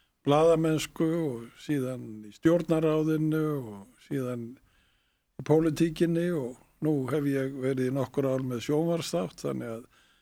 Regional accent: Reykjavík, Capital Region, Iceland; now in Fljótshlíð, Iceland; Og hef alist upp í Reykjavík og verið í Reykjavík en nú hef ég líka flust austur í Fljótshlíð og hef aðsetur þar líka þannig að ég hef alltaf aðra röndina verið sveitamaður líka má segja og var lengi í sveit í Skagafirðinum

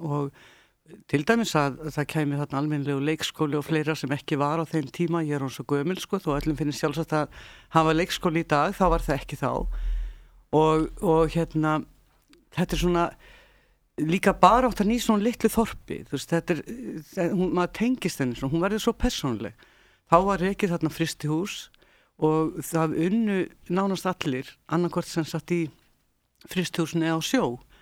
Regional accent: Stokkseyri, Southern Region, Iceland; also born or lived in Reykjavík; Ég fættist á Landspítalanum en fór mánaða gömul á Stokkseyri til ömmu minnar

